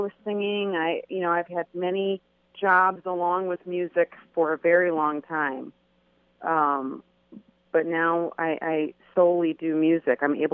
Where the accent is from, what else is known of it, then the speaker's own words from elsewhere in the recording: Detroit, Michigan, United States; Yes, I am from Detroit, and I had to come back, you know, due to some family issues, and but I knew I wanted to record in Detroit, and so I haven't left.